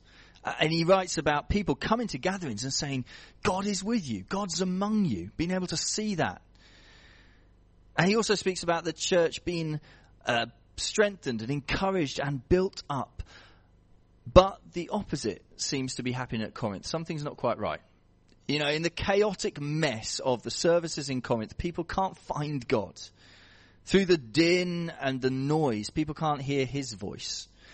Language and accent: English; United Kingdom; the heart of this is we are British, okay?